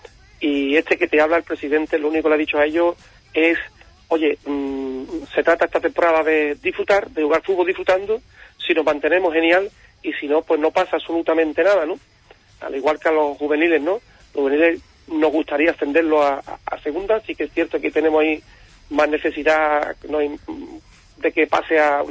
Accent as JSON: {"language": "Spanish", "town": "Rociana del Condado", "region": "Andalusia", "country": "Spain", "said": "me preguntaron de dónde eres y dije soy de Rosiana"}